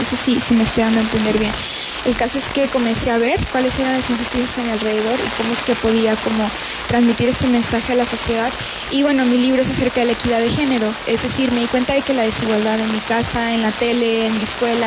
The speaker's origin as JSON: {"language": "Spanish", "country": "Mexico", "said": "yo soy mexicana y en México se podría decir que el acceder a un periódico como tal o a la lectura en general es algo que no se"}